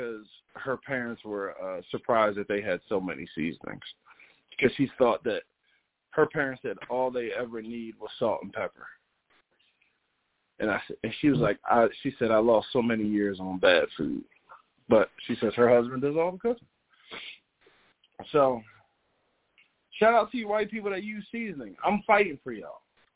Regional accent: New Jersey, United States; Because, I grew up in Jersey. There's a bunch of white people up there that can cook.

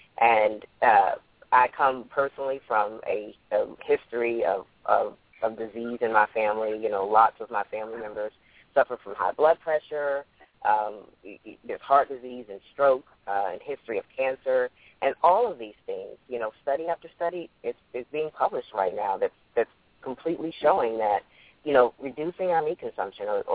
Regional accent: Houston, Texas, United States; I grew up in Houston, Texas, so I did eat a lot of meat.

